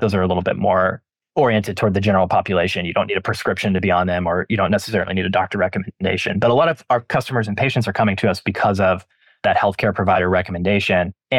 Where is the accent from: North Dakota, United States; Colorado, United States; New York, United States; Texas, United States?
Texas, United States; Austin; now in Santa Barbara, United States; So I live in Santa Barbara, California now, where Kate Farms is headquartered, but I grew up in Texas as well. I grew up in the Austin area.